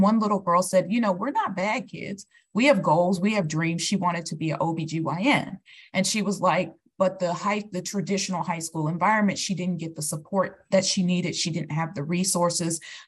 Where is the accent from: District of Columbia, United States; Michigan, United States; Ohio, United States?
District of Columbia, United States; Washington; I'm from Washington, D.C. I'm a native of D.C.